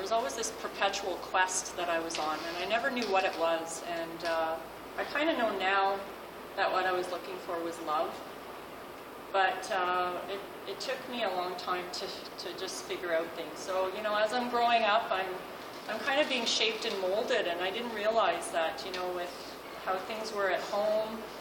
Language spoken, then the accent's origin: English; Montreal, Quebec, Canada; born there; I was born in Montreal in December 64. So I recently turned 50